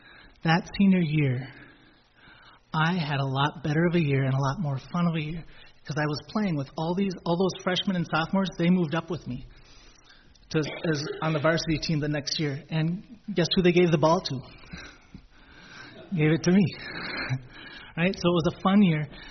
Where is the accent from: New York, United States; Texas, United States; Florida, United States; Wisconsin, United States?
Wisconsin, United States; Grantsburg; As some of you know, I grew up in Grantsburg.